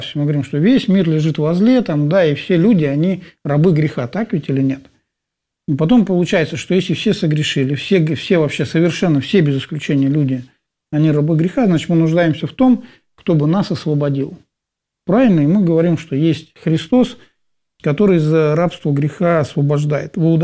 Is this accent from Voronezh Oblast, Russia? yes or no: yes; Voronezh, Voronezh Oblast, Russia; Я белый россиянин, родом из Воронежа